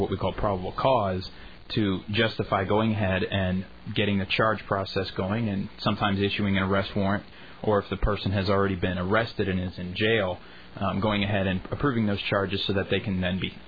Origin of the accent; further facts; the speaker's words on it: Denver, Colorado, United States; now in Dayton, United States; Well, I grew up in Denver, Colorado, and went to college out in Oklahoma.